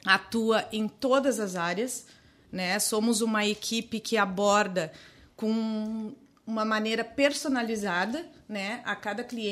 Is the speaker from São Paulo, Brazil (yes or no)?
no; Bagé, Rio Grande do Sul, Brazil; sou de Bagé, sou formada na Universidade da Região da Campanha, URCAMP.